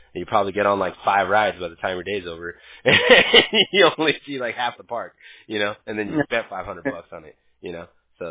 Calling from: California, United States; Yeah, so that means I'm calling you from California.

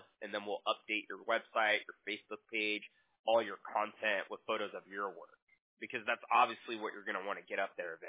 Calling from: Huntington Beach, California, United States; Costa Mesa, California is where the company's based out of. I'm in Huntington Beach.

